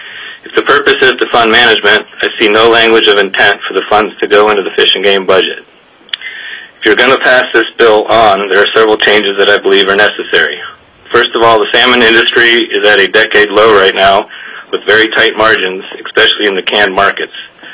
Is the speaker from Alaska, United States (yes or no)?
yes; Homer, Alaska, United States; from Homer. I'm a commercial fisherman representing myself.